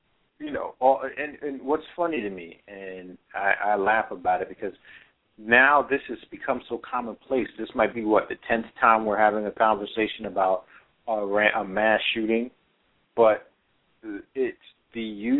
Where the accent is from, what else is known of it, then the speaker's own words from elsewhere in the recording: New York City, New York, United States; that the entire city of New York was suffering from post-traumatic stress disorder, because that was my hometown. I was born there